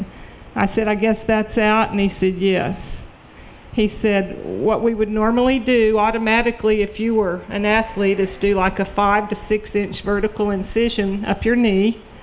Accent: Carlsbad, New Mexico, United States; I'm from Carlsbad, New Mexico.

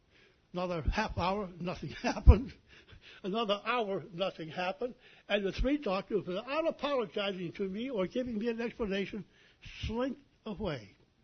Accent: Lubbock, Texas, United States; I'm from Lubbock, Texas.

